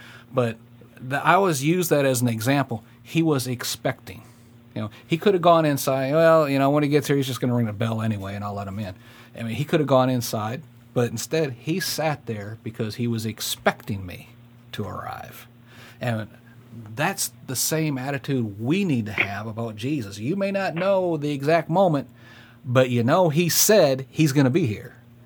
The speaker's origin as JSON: {"language": "English", "region": "Michigan", "country": "United States", "tie": "born or raised there", "said": "I was raised up in Michigan"}